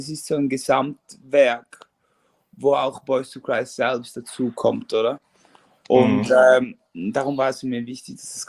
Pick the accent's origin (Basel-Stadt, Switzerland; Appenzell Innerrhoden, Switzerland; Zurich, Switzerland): Appenzell Innerrhoden, Switzerland; Ich komme aus Appenzell Innerrhoden. Das ist so ein Schweizer Dörfchen. Das ist der kleinste Kanton der Schweiz.